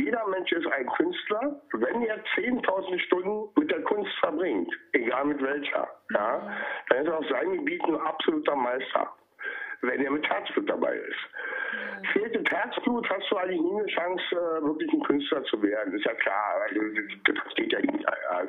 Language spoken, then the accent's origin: German; Berlin, Germany; Meine Geburtsstadt Berlin hatte damals noch keine Mauer, bin aber im Ostteil der Stadt geboren, in Friedrichshain.